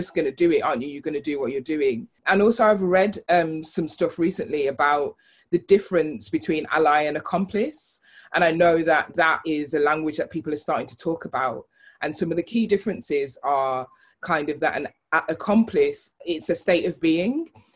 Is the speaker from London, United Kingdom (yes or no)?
no; Birmingham, West Midlands, United Kingdom; now in Manchester, United Kingdom; So I'm from Birmingham. I live in Manchester now, but, you know, repping both the cities.